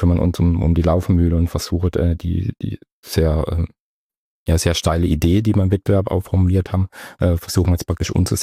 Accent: Baden-Württemberg, Germany; Ihr hört so an meinem Slang. Also ich komme tatsächlich hier aus der Gegend. Ich bin in der Ortenau geboren und wohne auch da. Ich habe in Biberach an der Riss Architektur studiert und an der ETH in Zürich dann Stadtplanung nochmal.

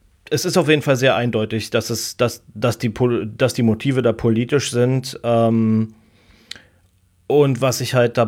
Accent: Berlin, Germany; born there; Doch, ich bin in Berlin geboren.

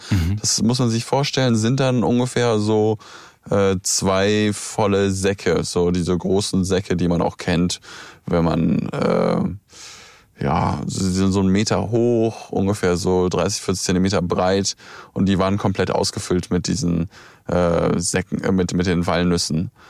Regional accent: Bonn, North Rhine-Westphalia, Germany; born or raised there

